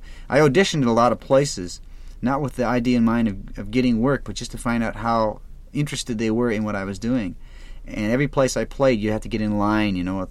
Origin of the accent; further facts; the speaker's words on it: Wisconsin, United States; also born or lived in St. Paul; I was born in St. Paul and grew up in the general vicinity in Wisconsin is where I really grew up.